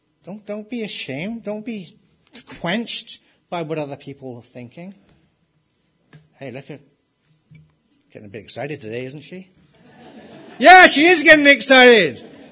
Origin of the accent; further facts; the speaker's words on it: England, United Kingdom; I'm just English, I can't. I'm like white and English, I can't move very good.